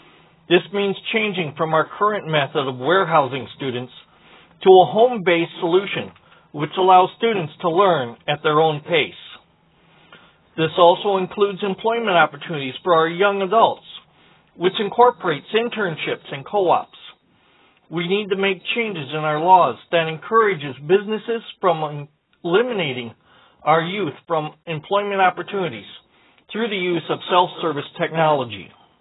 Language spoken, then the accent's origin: English; Ypsilanti, Michigan, United States; I'm from Ypsilanti.